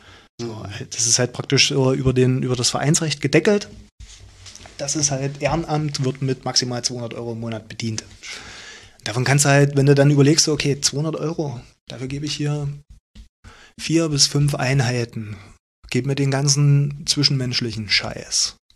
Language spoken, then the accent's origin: German; Leipzig, Saxony, Germany; Nee, ich komme aus Leipzig.